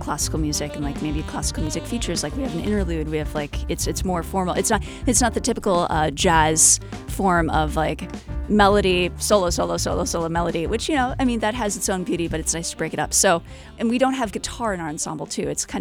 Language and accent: English; Twin Cities, Minnesota, United States; I grew up in the Twin Cities and then went away for college